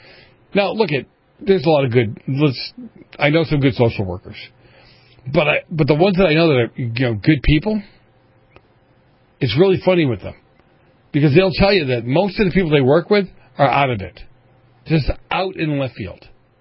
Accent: Boston, Massachusetts, United States; I was up there with my dad, and I grew up in Boston.

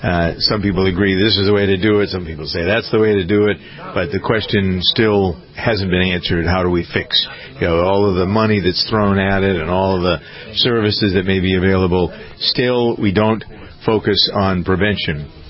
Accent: Massachusetts, United States; People say, I don't sound like I'm from Massachusetts. I worked hard not to sound like I'm from Massachusetts.

